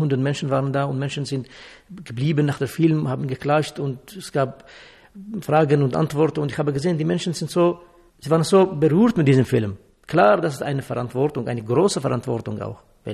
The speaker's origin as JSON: {"language": "German", "country": "Syria", "also_born_or_lived": "Czechoslovakia", "first_language": "Kurdish", "second_language": "German", "moved": "yes", "said": "In Syrien, meine Muttersprache ist Kurdisch, dann musste ich Arabisch lernen in der Schule, weil kurdische Sprache verboten war in Syrien oder ist immer noch verboten. Dann habe ich Englisch gelernt und als ich nach Tschechoslowakei gegangen, dann musste ich Matura in Tschechoslowakisch machen"}